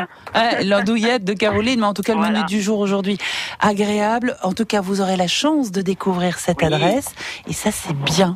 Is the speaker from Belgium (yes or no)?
no; Hauts-de-France, France; Parce que je suis du Nord, nous on mange la frangipane quand on mange une galette des rois.